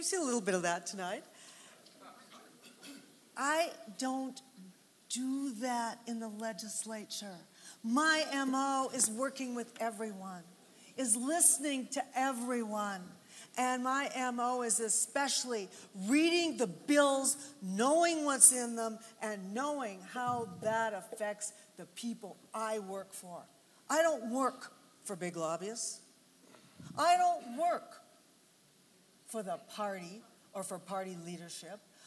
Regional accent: Minnesota, United States; I grew up in Minnesota as a Minnesota DFLer, Democratic Farmer Labor.

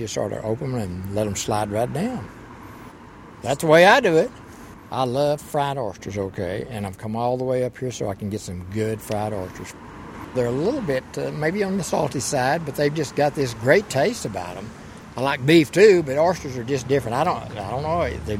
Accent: Texas, United States; Well, I'm from West Texas.

